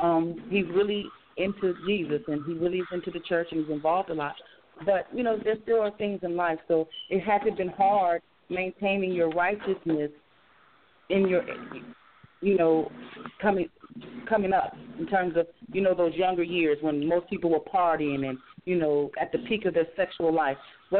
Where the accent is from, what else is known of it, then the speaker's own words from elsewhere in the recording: Chicago, Illinois, United States; now in Gulfport, United States; I'm from Chicago, but presently residing in Gulfport, Mississippi.